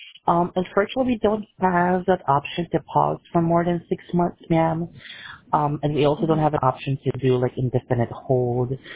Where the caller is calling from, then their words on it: Philippines; So, to be honest, I'm calling from the Philippines.